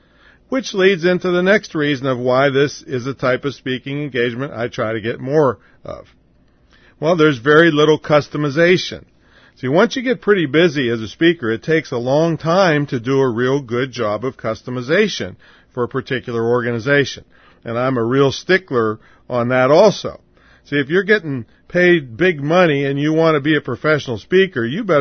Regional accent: Claysville, Pennsylvania, United States; So that's my hometown, and we live in the suburbs, so we're really out in the sticks.

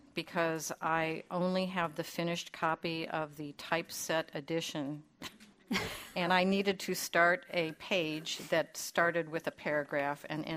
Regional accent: Midwest, United States; Of course, I come from the Midwest

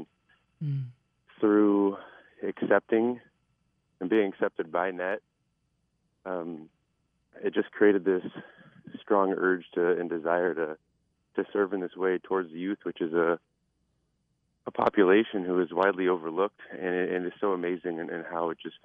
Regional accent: Washington, United States; and I'm from Washington State, so it's not as well known as in Minnesota

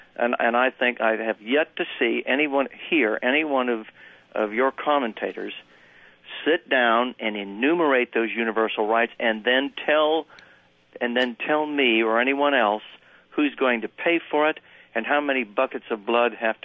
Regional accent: United States; I speak to you now because I am an American

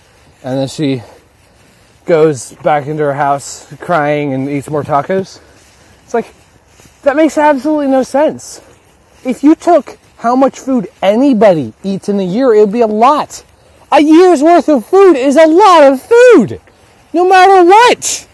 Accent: United States; Because I'm American!

